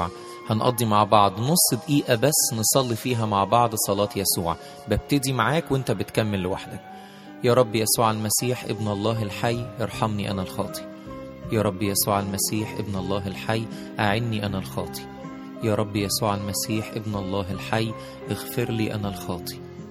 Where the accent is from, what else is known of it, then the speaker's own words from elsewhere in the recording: Egypt; في 2 إبريل إحنا كمصريين بنعتز بظهورها في الزيتون سنة 68